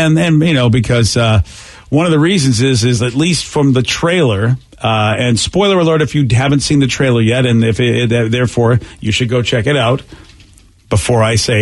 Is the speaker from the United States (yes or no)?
yes; New England, United States; I mean, I'm from New England, so I don't mind watching a Patriots game